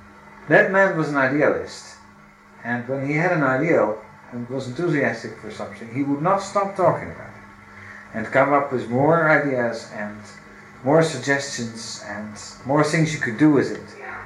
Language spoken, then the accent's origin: English; Australia; Yeah, and I'm from Australia